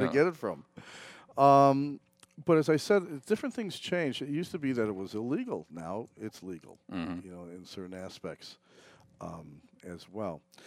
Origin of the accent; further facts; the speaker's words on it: Illinois, United States; now in Florida, United States; I'm originally from Illinois.